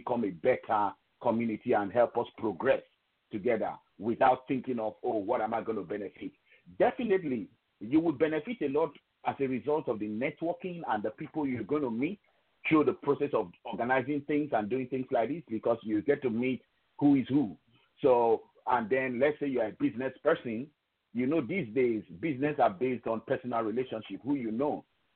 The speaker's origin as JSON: {"language": "English", "country": "Nigeria", "said": "I'm from Nigeria, I'm from Western Africa."}